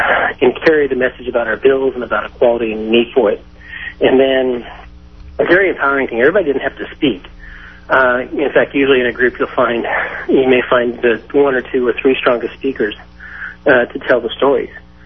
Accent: Stephenville, Texas, United States; And I'm from Stephenville, Texas, which is a small town outside of Fort Worth and, you know, a good 60 miles from anything.

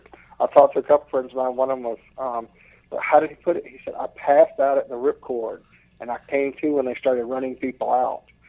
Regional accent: Edgefield, South Carolina, United States; I'm going to head back to my hometown, which is Edgefield, see my dad

